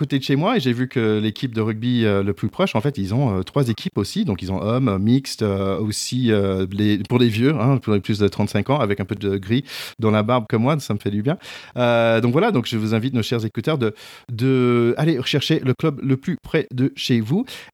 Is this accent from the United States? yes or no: yes; United States; French is a second language; moi, en tant qu'Américain